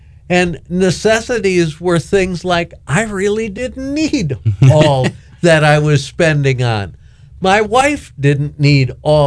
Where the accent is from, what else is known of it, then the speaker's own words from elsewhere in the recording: Milwaukee, Wisconsin, United States; moved away as an adult; now in Florida, United States; I was born and raised in Milwaukee. And I have been a Florida resident for a little more than 6 years now. Retired from Milwaukee.